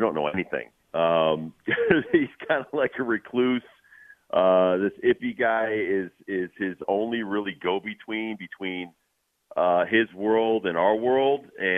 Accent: Connecticut, United States; I grew up with guys like this. I grew up in Connecticut with drug dealers, bookies, guys that are in organized crime.

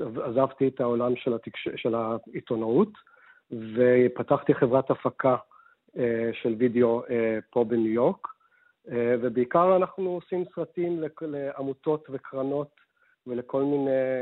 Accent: London, United Kingdom; accent: British; now in United States; נולדתי וגדלתי בלונדון, ההורים שלי ישראלים מחיפה, וגדלנו עם קשר מאוד חזק והדוק לישראל.

